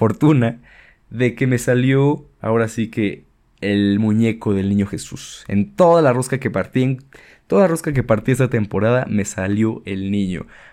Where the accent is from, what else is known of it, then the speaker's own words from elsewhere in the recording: Mexico; preguntarnos por qué comemos lo que comemos o por qué cocinamos lo que cocinamos como mexicanos